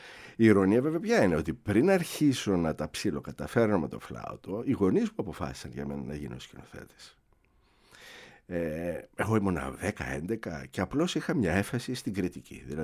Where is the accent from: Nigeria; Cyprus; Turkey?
Cyprus; now in Greece; Εγώ μεγάλωσα στην Μουσική Ακαδημία του πατέρα μου στην Κύπρο